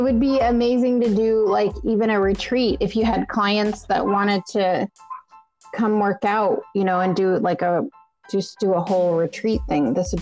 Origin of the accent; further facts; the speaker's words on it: United States; So as an American, they just assume money.